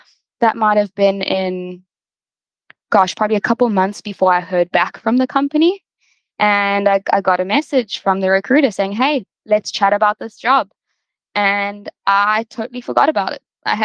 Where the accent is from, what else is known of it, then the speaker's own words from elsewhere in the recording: South Africa; moved away as an adult; now in United States; I was born and raised in South Africa, so you know, for our listeners, the accent might be a little bit unfamiliar, but I'm sure you'll get used to it over time. I did my undergrad there in industrial engineering